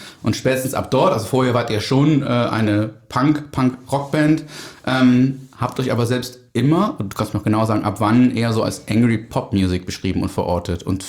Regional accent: North Rhine-Westphalia, Germany; Wir kommen beide aus NRW, das verbindet uns immerhin

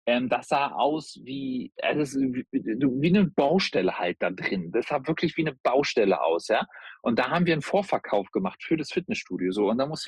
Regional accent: Peine, Lower Saxony, Germany; Also ich komme ja ursprünglich aus Peine quasi, ne? In Niedersachsen.

